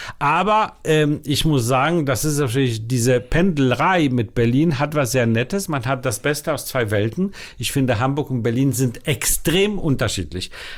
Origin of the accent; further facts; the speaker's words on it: Warsaw, Masovian Voivodeship, Poland; German is a second language; Ich bin in Warschau geboren und da aufgewachsen und so weiter.